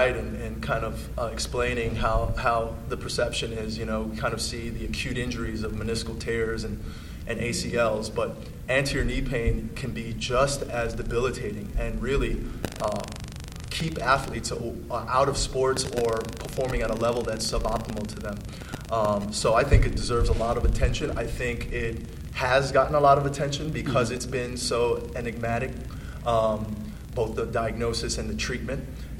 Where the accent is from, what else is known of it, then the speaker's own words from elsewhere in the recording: New York City, New York, United States; also born or lived in Houston; I'm actually from Houston. I was born in Herman Hospital, back when it was called Herman Hospital. Moved to New York when I was about four with my family.